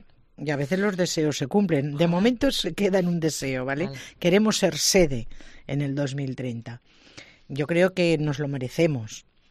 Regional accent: Aragon, Spain; Cuanto mayor difusión, pues mejor, para como pintor y como aragonés.

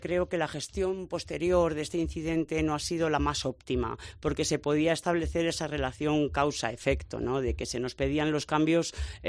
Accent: Coreses, Castile and León, Spain; esa frase la utilizamos mucho y en coreses, en mi pueblo también.

